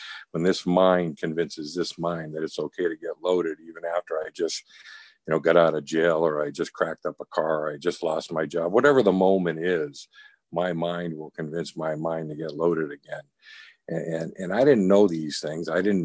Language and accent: English; Boston, Massachusetts, United States; The drinking age was 18 in Boston. I'm originally from Boston.